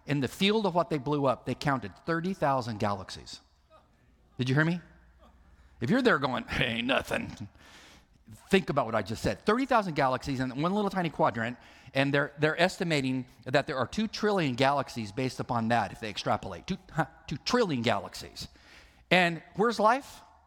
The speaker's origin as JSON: {"language": "English", "region": "California", "country": "United States", "said": "I'm from California. I have friends who preach in board shorts, rainbow sandals, tank tops."}